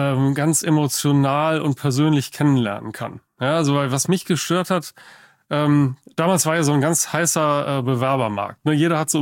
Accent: Bonn, North Rhine-Westphalia, Germany; moved away as an adult; now in United States; Ich bin in Bonn geboren. Und in Bonn dann zur Schule gegangen, Abitur gemacht und habe dann in Köln studiert, also BWL studiert. Dann mich irgendwie nach Berlin kurz gezogen

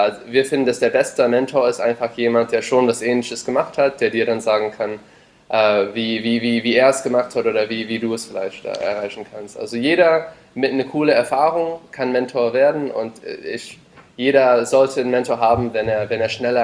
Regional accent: California, United States; now in Germany; seit 6 Jahren in Deutschland, bin Deutsch-Amerikaner, also meine Mom ist Deutsch, mein Vater ist Amerikaner. Bin, wie gesagt, in Kalifornien aufgewachsen.

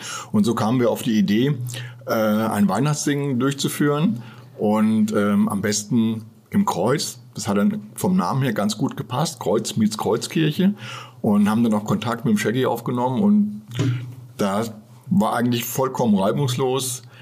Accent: Fulda, Hesse, Germany; born there; Ja, ich bin gebürtiger Fulderer. Habe in Fulda auch meine Ausbildung gestartet als Bankkaufmann.

